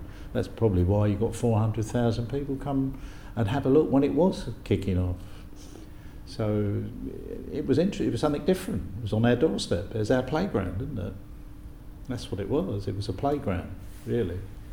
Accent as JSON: {"language": "English", "town": "Bethnal Green", "region": "London", "country": "United Kingdom", "tie": "born or raised there", "moved": "yes", "said": "we grew up in Bethnal Green together. But I've never seen them since I moved away, so that's 50-odd years ago."}